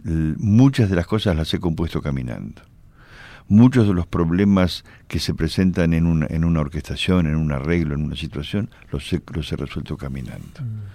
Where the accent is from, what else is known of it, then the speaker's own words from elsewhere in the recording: Buenos Aires, Argentina; born there; Yo nací en Buenos Aires.